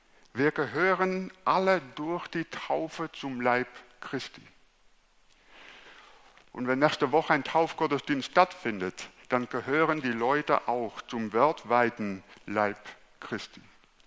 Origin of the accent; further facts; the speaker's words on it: Netherlands; German is a second language; now in Germany; ich komme aus Holland und ich habe eine deutsche Frau, deswegen hat sich der Weg für mich nach Deutschland geführt. Ich war Pastor in Lichtenrade